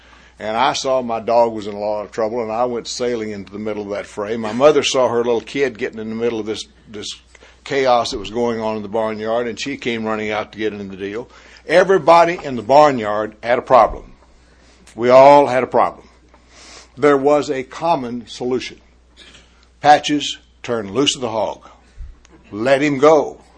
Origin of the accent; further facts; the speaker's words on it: Texas, United States; I was raised out in West Texas. I was born out in West Texas and was raised there until I was about 21 up in the panhandle of Texas.